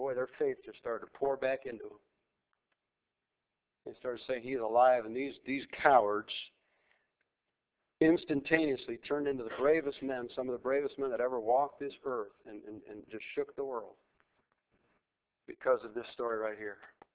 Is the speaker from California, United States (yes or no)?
no; Buffalo, New York, United States; I remember so many times growing up in the City Mission in Buffalo and the Grace and Hope Mission in Buffalo, the little bitty ladies that ran that thing, they were just such women of God.